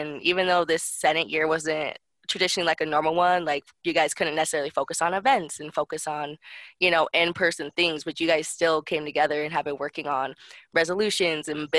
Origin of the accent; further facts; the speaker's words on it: Idaho, United States; Because I'm originally from Idaho, so I know that Idaho is not on the radar for anybody, even in the U.S., let alone outside the U.S.